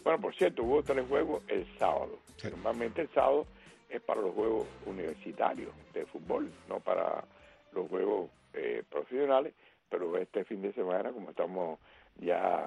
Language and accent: Spanish; Cuba; moved away as an adult; Yo soy más cubano ahora que cuando salí de Cuba con 22 años